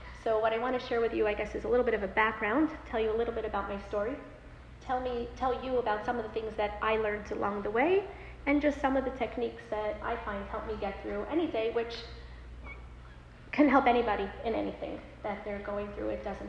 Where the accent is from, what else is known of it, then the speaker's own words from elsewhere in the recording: Queens, New York, United States; So I grew up in Queens. So to people in Brooklyn, Queens is out of town.